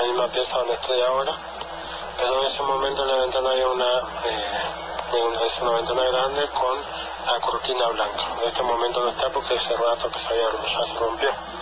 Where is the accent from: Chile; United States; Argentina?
Argentina; Berazategui, Buenos Aires Province; Soy de Argentina, de la ciudad de Buenos Aires, del partido en la localidad de Berazategui.